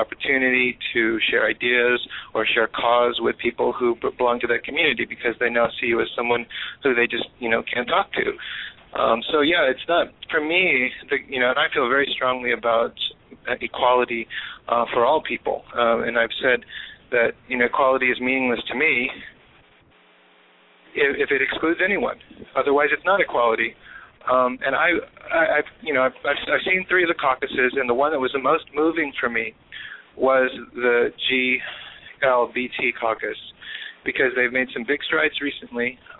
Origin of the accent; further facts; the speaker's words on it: Virginia, United States; You know, growing up in Virginia and being of mixed ancestry.